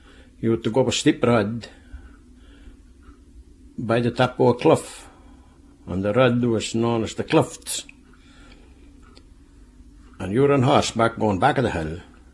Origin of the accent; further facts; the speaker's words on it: Fetlar, Scotland, United Kingdom; I was born and brought up in Fetlar. And that was counted as the Gairdine of Shetland for the rich soil that was in it.